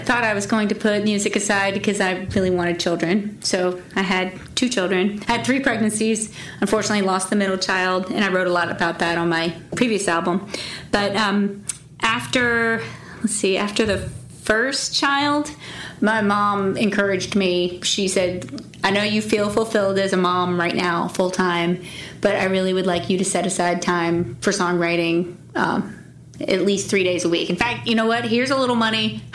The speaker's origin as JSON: {"language": "English", "region": "Virginia", "country": "United States", "said": "meeting up with my parents on the Virginia state line because I'm from Virginia."}